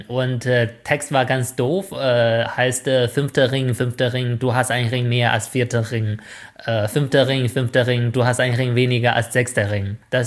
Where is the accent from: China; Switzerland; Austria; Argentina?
China; Shijiazhuang, Hebei; German is a second language; Zum Beispiel meine Heimat, Shijiazhuang, wir haben 3 Ringe. Und das ist dann ein bisschen mittelmäßige Stadt.